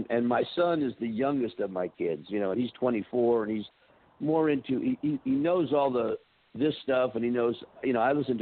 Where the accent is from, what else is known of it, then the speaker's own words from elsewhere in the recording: Florida, United States; moved away as an adult; also born or lived in Los Angeles / New Jersey; now in North Carolina, United States; I was born in Florida. I was there till I was 18, then was in L.A. for about 48 years, went to Jersey for 2 years, got married to this girl, and then came back to North Carolina